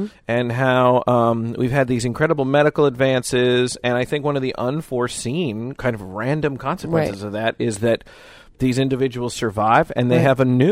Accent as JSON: {"language": "English", "region": "Wisconsin", "country": "United States", "said": "I make fun of people from Minnesota. Mm-hmm. Yes, mm-hmm. I do. Mm-hmm. Because I'm from Wisconsin."}